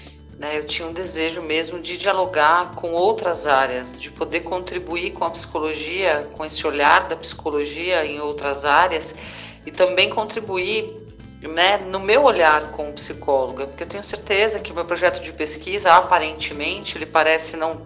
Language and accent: Portuguese; São Paulo, Brazil; moved away as an adult; now in Teixeira de Freitas, Brazil; Inicialmente, eu me formei pela Unip, em São Paulo, sou paulistana, moro aqui em Teixeira de Freitas, né, na Bahia, já há 4 anos, vai fazer agora em dezembro.